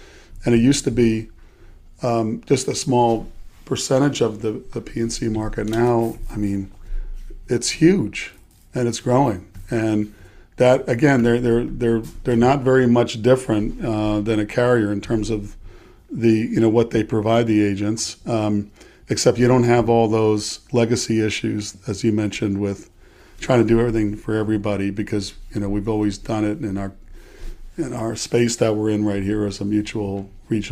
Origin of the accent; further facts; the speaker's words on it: New Jersey, United States; I grew up in New Jersey where people are extremely blunt.